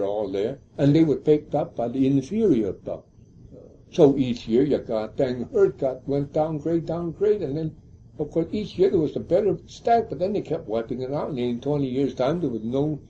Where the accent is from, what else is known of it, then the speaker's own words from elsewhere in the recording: Canada; born there; in Bellingham Bay, in that area right near the bunkhouse where I was born in Canada